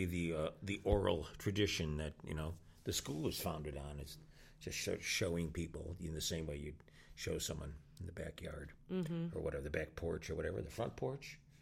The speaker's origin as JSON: {"language": "English", "town": "Chicago", "region": "Illinois", "country": "United States", "tie": "born or raised there", "said": "Chicago, yeah."}